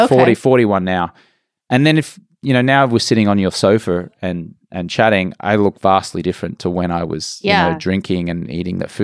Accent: Brisbane, Queensland, Australia; moved away as an adult; also born or lived in England; now in Los Angeles, United States; So I'm from Australia. Yes. Grew up in Brisbane, Australia. Went and lived in England for about 4 years.

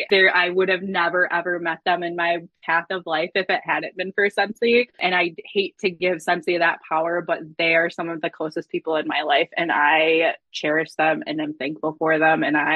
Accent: Michigan, United States; for sure say that good old home state of Michigan, Amway is the worst one.

